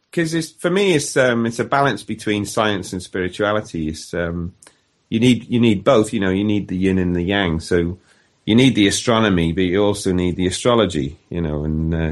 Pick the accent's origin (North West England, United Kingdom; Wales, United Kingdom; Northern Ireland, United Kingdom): Wales, United Kingdom; Barry; some guys I met quite recently were actually from my home town of Barry in South Wales, South Cymru.